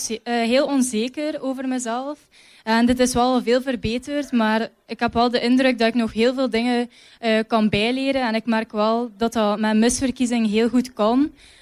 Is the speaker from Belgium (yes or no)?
yes; Zottegem, East Flanders, Belgium; 17 jaar en ik kom uit Zottegem, ook uit Valseke.